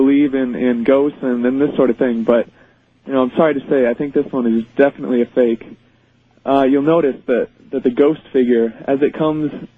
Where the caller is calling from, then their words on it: Boulder, Colorado, United States; I'm calling from Boulder, Colorado.